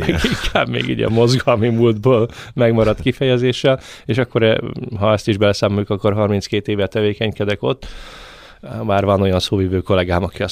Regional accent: Budapest, Hungary; Én egyébként Budapesten nőttem föl, én egy lágymányosi gyerek vagyok

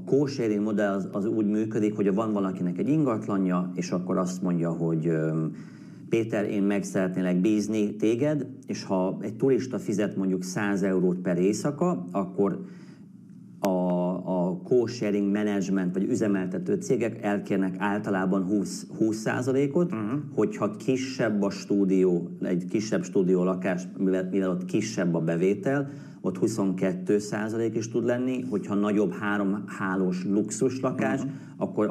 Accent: Australia; Hungarian is a second language; now in England, United Kingdom; itt Angliában, Ausztráliában, ugye ahonnan származom, Ausztrália

